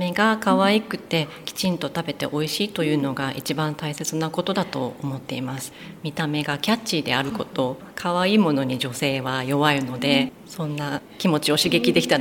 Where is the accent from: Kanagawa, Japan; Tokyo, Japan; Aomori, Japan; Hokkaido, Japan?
Kanagawa, Japan; Fujisawa; 私はそうですね、藤沢育ちになります、はい、夫は茅ヶ崎ですね。